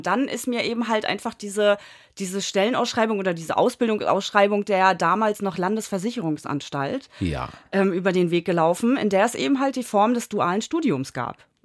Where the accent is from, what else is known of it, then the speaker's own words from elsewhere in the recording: Jesteburg, Lower Saxony, Germany; also born or lived in Hamburg; Also ich bin schon in Hamburg geboren, aber dann relativ schnell sind meine Eltern aufs Land gezogen und ich bin in Jesteburg groß geworden, ja. Dann für die Ausbildung bin ich tatsächlich nochmal nach Hamburg gezogen, ein paar Jahre.